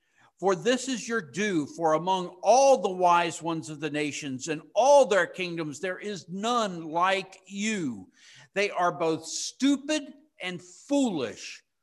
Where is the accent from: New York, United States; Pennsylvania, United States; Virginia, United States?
Virginia, United States; Growing up in Fairfax County … a family that was well known throughout the county because of its service to the community, I couldn't get away with anything.